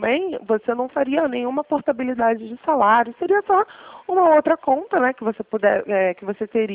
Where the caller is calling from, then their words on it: Rio de Janeiro, Brazil; eu falo com você do Rio de Janeiro, mas eu atendo em todo o estado do Rio de Janeiro